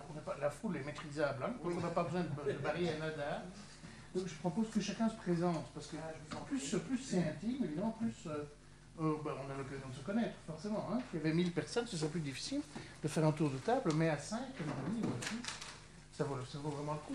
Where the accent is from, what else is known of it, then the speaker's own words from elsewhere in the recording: Belgium; je viens de Belgique, hein, nul n'est parfait, je suis philosophe nomade.